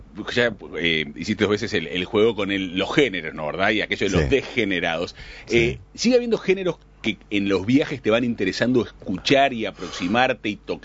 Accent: Uruguay; Mate no tomo, soy un uruguayo extraño.

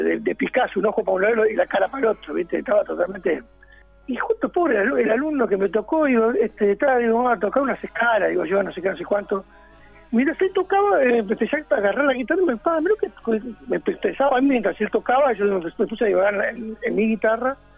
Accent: Pocito, San Juan, Argentina; yo soy de Pocito, de ahí de la Bondiola

